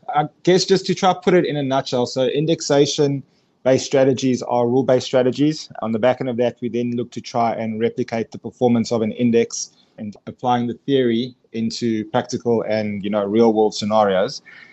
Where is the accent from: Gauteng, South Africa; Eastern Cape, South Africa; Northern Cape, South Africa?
Gauteng, South Africa; Johannesburg; I'm Joburg born and raised. I spent my whole life essentially within Johannesburg.